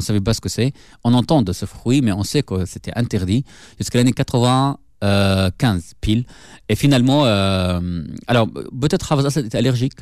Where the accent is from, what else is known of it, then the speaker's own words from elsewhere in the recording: Syria; French is a second language; D'abord, il entend mon accent, il me disait vous êtes d'où? Je vous disais de la Syrie.